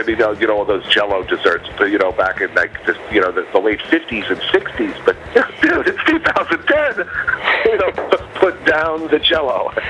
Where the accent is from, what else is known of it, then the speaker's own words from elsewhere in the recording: New York, United States; as a New Yorker, that's I'm uncomfortable with that, man.